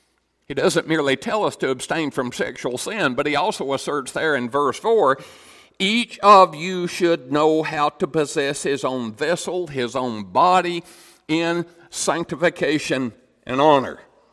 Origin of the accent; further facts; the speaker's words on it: Tennessee, United States; I was raised in East Tennessee, Southeast Tennessee. Over there, East Tennessee, it's always been this way for the last 100 years.